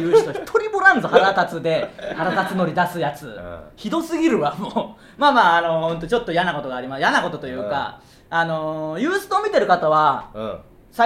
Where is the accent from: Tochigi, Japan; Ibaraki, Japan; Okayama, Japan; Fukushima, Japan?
Okayama, Japan; Tsuyama; 僕らと同じ津山市にも住んでたことがあって